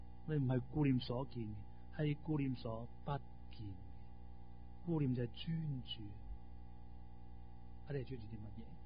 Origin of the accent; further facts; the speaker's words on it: Hong Kong; 有时我们都是香港人，真的很实际，我们都很实际